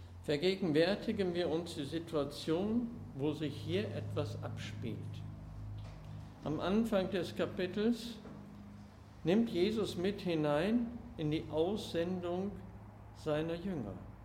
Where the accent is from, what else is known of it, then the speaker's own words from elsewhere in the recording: Emsdetten, North Rhine-Westphalia, Germany; now in Gummersbach, Germany; Dass es inzwischen nicht mehr so ist in Emstetten, aber das drückt etwas aus, wo ich aufgewachsen bin und ich glaube, hatte ich schon mal einen Abend gehalten über meinen Weg aus dem Katholizismus und ich wohne ja in Gummersbach